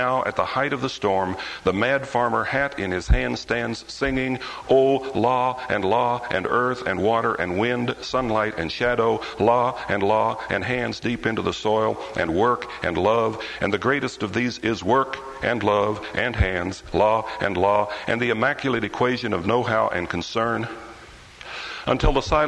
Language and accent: English; Kansas, United States; But when I grew up in Kansas, and the place you grow up in does have a hold on you of sorts.